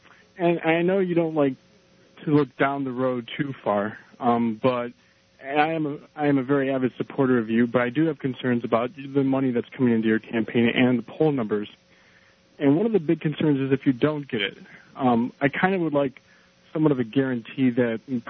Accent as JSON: {"language": "English", "town": "Naperville", "region": "Illinois", "country": "United States", "moved": "as an adult", "lives_now": "Washington, United States", "said": "… from Naperville, just moved to Washington, D.C."}